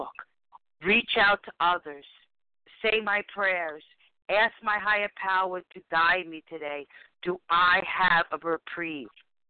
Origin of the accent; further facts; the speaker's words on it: Bronx, New York, United States; from the Bronx, recovering compulsive overeater today.